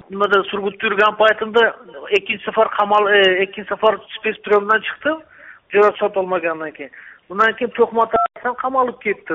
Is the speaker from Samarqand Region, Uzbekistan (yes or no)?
yes; Samarkand, Samarqand Region, Uzbekistan; man detdomda katta bo'lganman, Samarqandda. 10 yoshimgacha man Samarqandda detdomda katta bo'lganman.